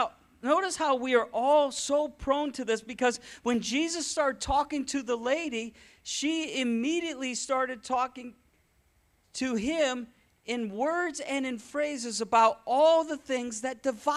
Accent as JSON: {"language": "English", "region": "Michigan", "country": "United States", "tie": "born or raised there", "said": "I grew up in Michigan, right?"}